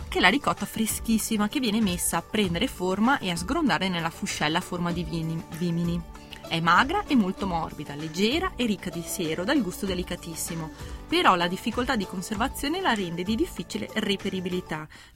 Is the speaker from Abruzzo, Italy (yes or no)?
no; Veneto, Italy; E poi c'è la ricotta veneta, e qua insomma sono contenta e orgogliosa che anche nella mia terra.